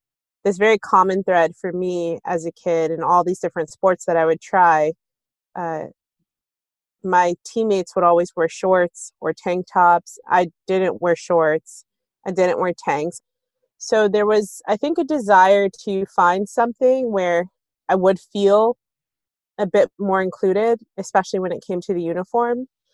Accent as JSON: {"language": "English", "town": "Maplewood", "country": "United States", "tie": "born or raised there", "said": "So we moved to Maplewood when I was super young, and growing up as a kid who, you know, observed hijab from the age of 12 and being one of the only Muslim families, I always felt like a sense of belonging in our town."}